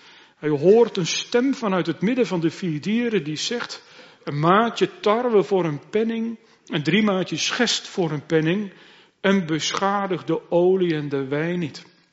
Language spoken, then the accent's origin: Dutch; Harderwijk, Gelderland, Netherlands; Bij het woord markt heb ik altijd het beeld van de markt voor ogen van de plaats waar ik opgegroeid ben, Harderwijk.